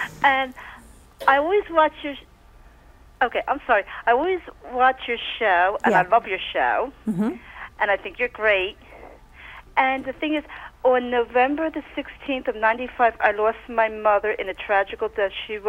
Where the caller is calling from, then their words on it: Philadelphia, Pennsylvania, United States; From Philadelphia.